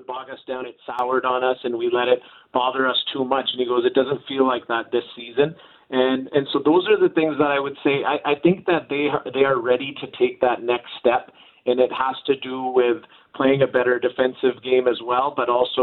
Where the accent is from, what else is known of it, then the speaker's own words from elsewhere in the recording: Brooks, Alberta, Canada; shout out to my town, my hometown of Brooks, Alberta.